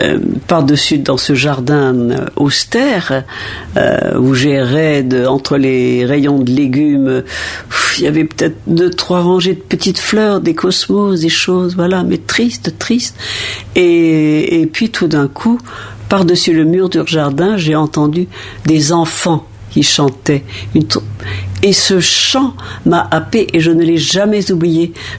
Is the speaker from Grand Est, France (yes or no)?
no; Lyon, Auvergne-Rhône-Alpes, France; je suis toute petite, je me cache derrière un fauteuil à Lyon pour l'écouter.